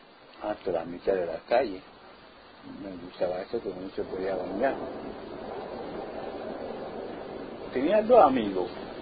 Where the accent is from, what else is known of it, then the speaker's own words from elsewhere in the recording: Panamá, Panama; Y me crié en el Marañón, jugando pelota y corriendo la calle para arriba y para abajo, bañándome en el mar.